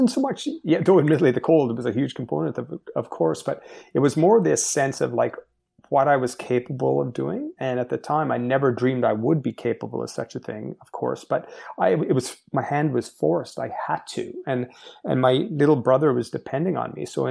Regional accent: Montreal, Quebec, Canada; I grew up in Montreal, Quebec, Canada, and Montreal, a very cold city up north

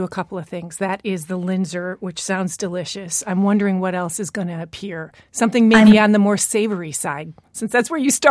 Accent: Michigan, United States; now in Boston, United States; Of course, I was raised in Michigan, Dory. I've been in Boston about 25 years, but I was raised in Michigan.

